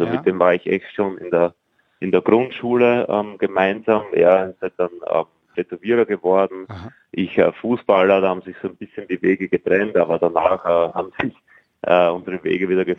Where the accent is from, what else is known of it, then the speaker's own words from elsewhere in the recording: Austria; ich bin groß geworden in einem sehr, sehr flachen Bundesland in Österreich. Wenig bis gar keine Berge. Viel Wein, sehr, sehr große Weingegend.